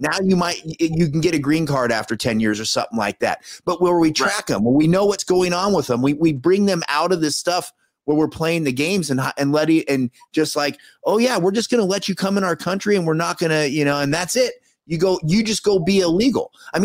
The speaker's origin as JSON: {"language": "English", "town": "Los Angeles", "region": "California", "country": "United States", "tie": "born or raised there", "said": "I grew up in Northeast Los Angeles."}